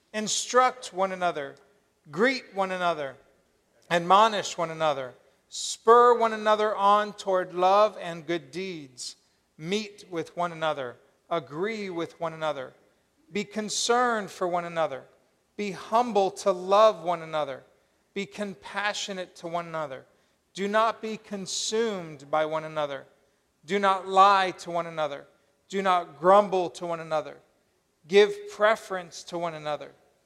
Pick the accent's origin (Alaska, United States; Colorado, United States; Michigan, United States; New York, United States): Colorado, United States; But I grew up in Colorado, so I miss the majesty of the Rocky Mountains, the plains